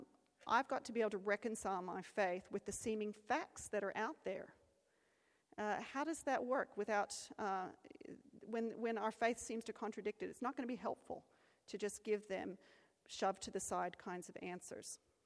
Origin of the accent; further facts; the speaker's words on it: Australia; I grew up here in Australia, and in my backyard, there was an orange tree.